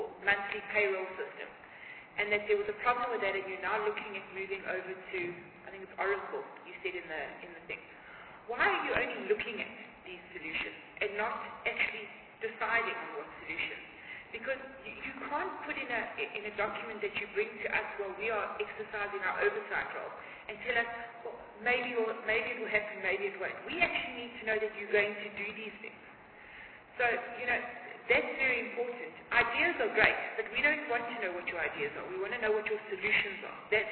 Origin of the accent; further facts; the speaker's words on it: Gauteng, South Africa; But I'm from Gauteng, so I like things done quickly.